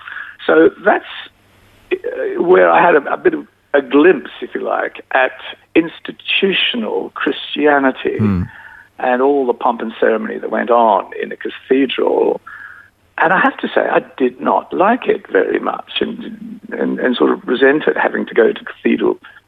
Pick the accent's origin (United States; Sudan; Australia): Australia; Adelaide, South Australia; born there; Well, that's where the story began. Yes, I was born in Adelaide. I was one of twin boys.